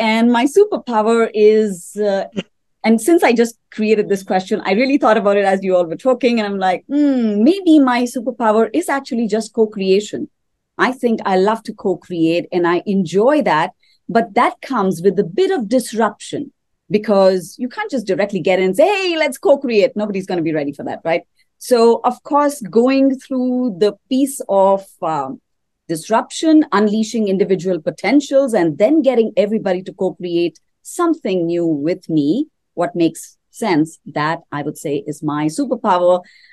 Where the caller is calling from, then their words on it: Pune, Maharashtra, India; I'm dialing in from Pune. It is really hot here, plus 38, and it keeps going to plus 40